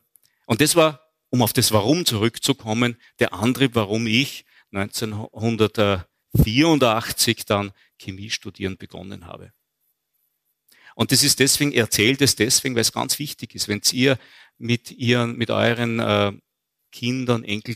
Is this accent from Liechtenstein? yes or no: no; Linz, Upper Austria, Austria; ich bin ein Kind der 70er Jahre, ich bin in Linz groß geworden.